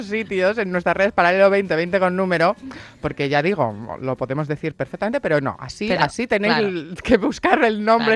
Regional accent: Brihuega, Castilla-La Mancha, Spain; Hombre, mi tierra, sí.

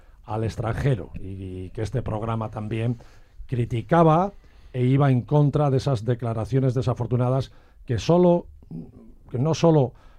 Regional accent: Spain

